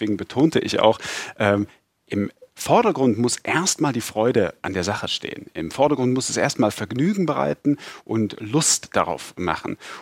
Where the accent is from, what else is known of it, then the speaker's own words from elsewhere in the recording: East Germany, Germany; Zumal ich als Kind in der DDR geboren bin, dann im geeinten Deutschland sozialisiert wurde.